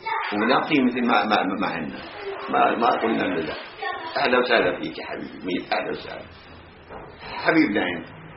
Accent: Palestine; انا فلسطيني، انا ما لبناني

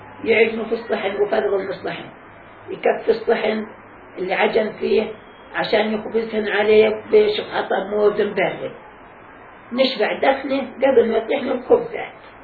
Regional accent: Palestine; moved away; والله العظيم أنا تنهى طلعنا من فلسطين

